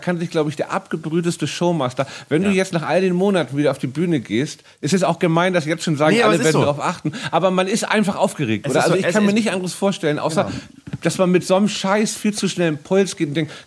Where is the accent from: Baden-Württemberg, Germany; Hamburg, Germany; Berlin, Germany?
Hamburg, Germany; born there; ich bin ja in Hamburg geboren